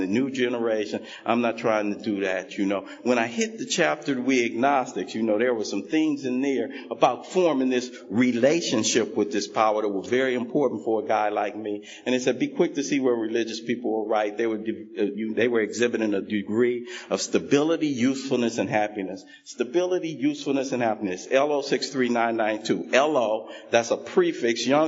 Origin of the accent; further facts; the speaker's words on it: Los Angeles, California, United States; You know, I come from South Central Los Angeles.